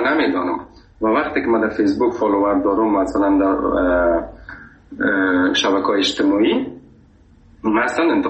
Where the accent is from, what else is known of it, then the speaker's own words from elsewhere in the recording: Afghanistan; گفتم از افغانستان.